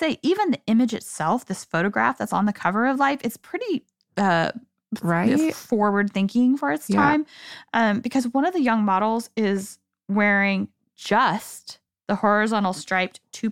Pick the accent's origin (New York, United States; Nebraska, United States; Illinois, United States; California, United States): New York, United States; as New Yorker, black is the obvious answer for me.